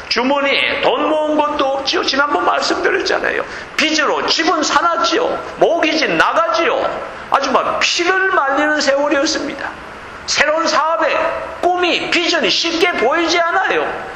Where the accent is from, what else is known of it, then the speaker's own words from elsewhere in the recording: South Korea; 이 와중에 이름을 내기가 이 한국인으로서는 거의 불가능합니다.